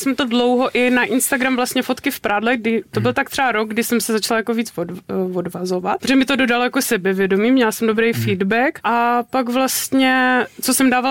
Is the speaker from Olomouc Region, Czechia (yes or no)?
yes; Prostějov, Olomouc Region, Czechia; now in Prague, Czech Republic; Pôvodne som z Moravy z Prostějova, ale žiju v Praze už 10 let.